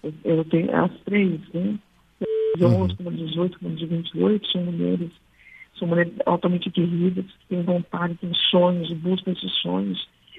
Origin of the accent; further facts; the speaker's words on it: São Paulo, Brazil; eu sou do estado de São Paulo.